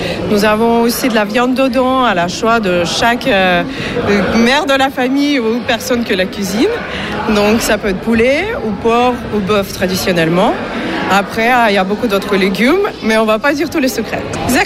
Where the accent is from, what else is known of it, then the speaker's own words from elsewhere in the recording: Ukraine; moved away as an adult; now in Saint-Véran, France; Je viens d'Ukraine. Ça fait 5 ans et demi que j'habite en Beaujolais, à Saint-Véran exactement, dans le cœur de Pierre Doré.